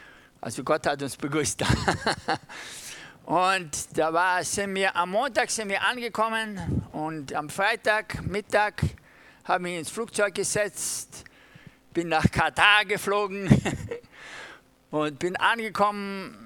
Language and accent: German; Germany; ich bin Deutscher, auch wenn manche sagen, dein Deutsch ist ein bisschen kauderwellisch